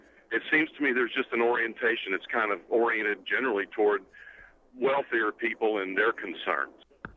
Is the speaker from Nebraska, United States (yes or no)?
no; Dallas, Texas, United States; Well, I grew up in Dallas. I'm 55, and I'm kind of a lower-class kid.